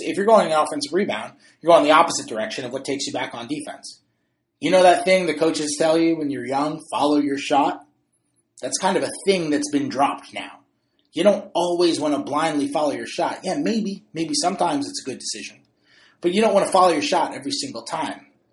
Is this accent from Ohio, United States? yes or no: no; New York, United States; now in Oklahoma, United States; the reason I'm getting this question, I'm sure, is because I'm from New York and I live in Oklahoma.